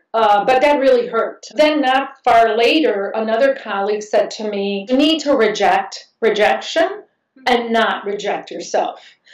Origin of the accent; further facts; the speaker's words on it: Chicago, Illinois, United States; Okay, so I grew up in Chicago. We are from Puerto Rico. So living in Chicago, we were still living in Puerto Rico, in Chicago. So we were raised very culturally connected